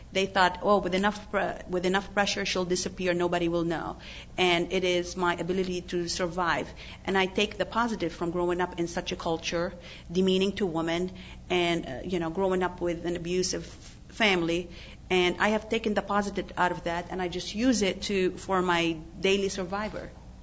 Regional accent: Lebanon; I've heard them growing up in Lebanon all my life.

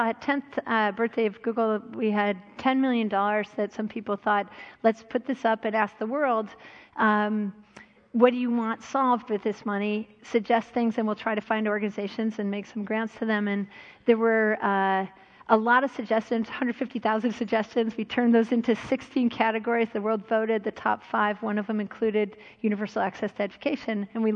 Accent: Buffalo, New York, United States; Now, I grew up in Buffalo, New York, and my parents were very entrepreneurial people.

